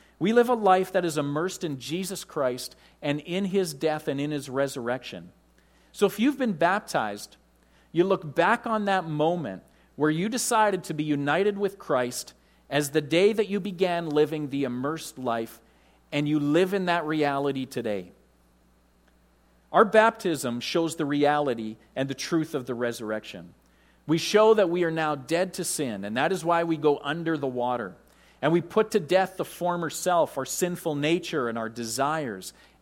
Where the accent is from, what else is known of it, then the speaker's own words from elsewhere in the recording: Canada; We come from Canada. And in Canada, we can easily swim in water that's colder than 59 degrees even.